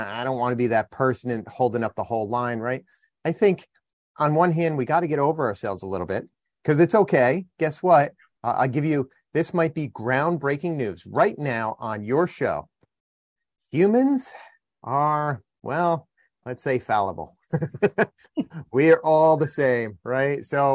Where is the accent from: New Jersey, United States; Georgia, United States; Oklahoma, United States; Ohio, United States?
New Jersey, United States; It was beautiful up in the Northeast. I'm from New Jersey and it was great.